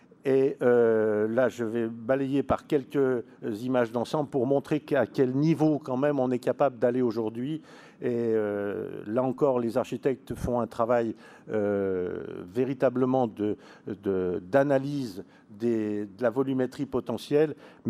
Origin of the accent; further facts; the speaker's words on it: France; Il fallait quand même que moi, en tant que Français, je remercie un petit peu nos amis suisses